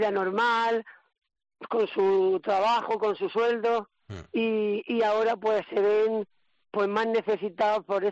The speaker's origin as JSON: {"language": "Spanish", "country": "Spain", "said": "para mí como hermana mayor, como española, es un orgullo"}